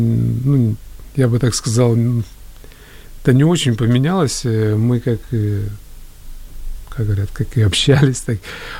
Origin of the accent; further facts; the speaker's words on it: Kyiv, Ukraine; и как бы я родился, вырос как бы в Киеве.